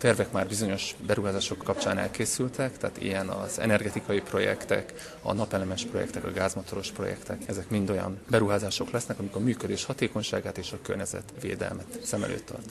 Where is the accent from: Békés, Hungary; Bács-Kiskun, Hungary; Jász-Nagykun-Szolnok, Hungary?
Békés, Hungary; Gyula; born there; 1974-ben születtem, Tőzsökeres gyulai családból, bár édesapám budapesti